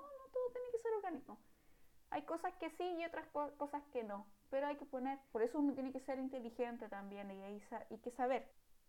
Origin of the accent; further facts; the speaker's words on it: Chile; nosotros como chilenos